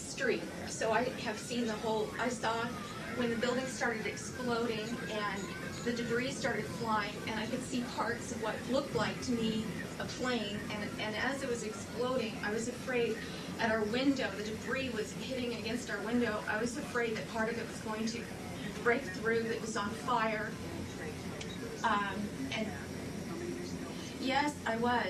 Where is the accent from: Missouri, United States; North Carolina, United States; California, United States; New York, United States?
California, United States; I'm from California, I thought earthquake.